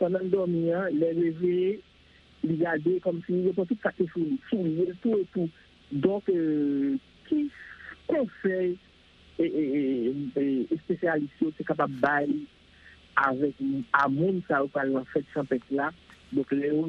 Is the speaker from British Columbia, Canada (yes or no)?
no; Montreal, Quebec, Canada; Oui, alors … je suis de Montréal